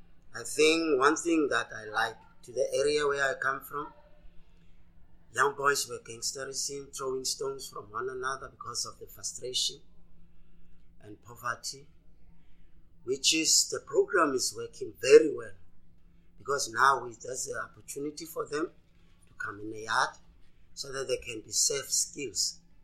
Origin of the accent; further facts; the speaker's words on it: Gugulethu, Western Cape, South Africa; I'm from Kuguletu.